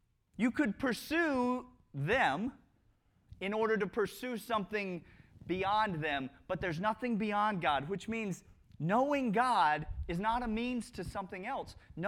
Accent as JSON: {"language": "English", "region": "Georgia", "country": "United States", "tie": "born there", "said": "I was born in Georgia."}